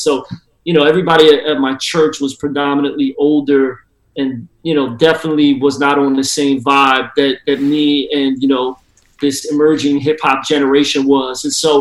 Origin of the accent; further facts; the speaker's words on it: Philadelphia, Pennsylvania, United States; Well, originally I'm from Philly, and so not too far from you guys.